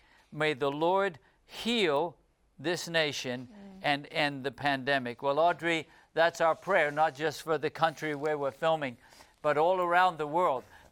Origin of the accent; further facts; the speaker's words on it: United Kingdom; here's one from my home country of the United Kingdom.